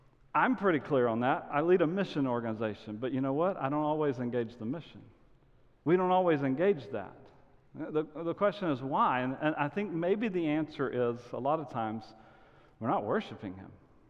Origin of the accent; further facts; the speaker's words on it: Angleton, Texas, United States; now in Rockwall, United States; I'm born and raised in Texas. I live in Rockwall, but I grew up down close to where Mike was. I'm in a town called Angleton, home of the Wildcats, purple and white, fight, fight, fight. That's where I grew up.